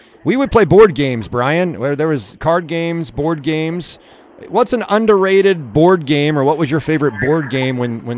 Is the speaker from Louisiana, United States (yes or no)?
no; Kansas, United States; I grew up in Western Kansas. There wasn't a lot around me, so we had to make our own fun.